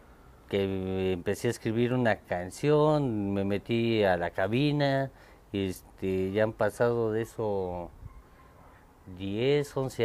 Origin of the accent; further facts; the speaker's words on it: San Martín Texmelucan, Puebla, Mexico; yo soy de allá de San Martín, Texmelucan